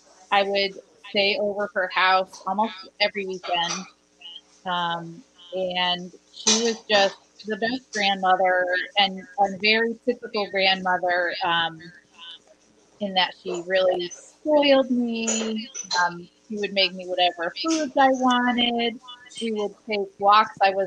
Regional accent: Coventry, Connecticut, United States; also born or lived in Mansfield; I grew up in Connecticut, in rural Connecticut, in first in Coventry and then in Mansfield. My home in Coventry was very idyllic in my eyes.

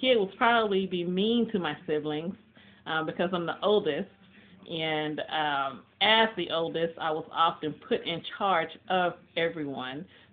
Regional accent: Tyler, Texas, United States; also born or lived in Fort Worth; For the most part, I grew up in Tyler, Texas. When I got in the, I think it was like the fourth grade or so, we moved back to Fort Worth, Texas, and that's where I've been since.

